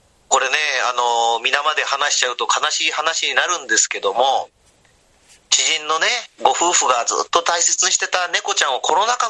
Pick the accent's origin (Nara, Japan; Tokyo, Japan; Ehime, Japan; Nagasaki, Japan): Nagasaki, Japan; Goto; 僕やっぱ五島出身で、肌も色黒く焼けててね